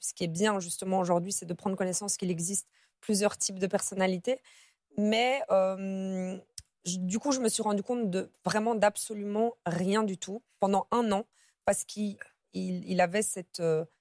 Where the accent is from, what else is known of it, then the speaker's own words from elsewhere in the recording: Brussels, Belgium; Donc, moi, je suis originaire de Bruxelles et je travaille dans un des plus grands hôpitaux de Bruxelles.